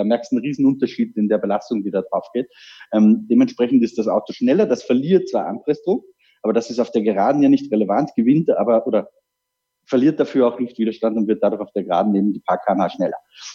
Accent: Austria; für mich als Österreicher ist er gut in Erinnerung

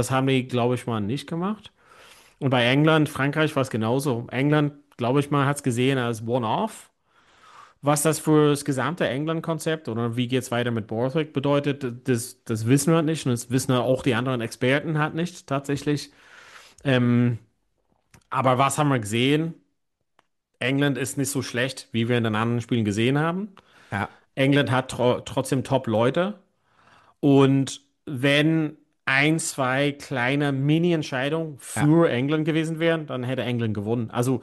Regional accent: Ireland; Auch als Ire, aber auch als Fan grundsätzlich.

